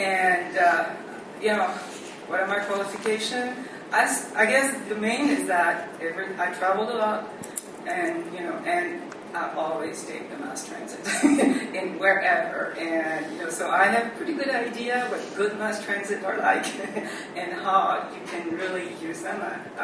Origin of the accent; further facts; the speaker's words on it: France; moved away as an adult; now in United States; Well, first, I'm an immigrant. I came from France and then was raised there and came to the United States when I was 22 because I married an American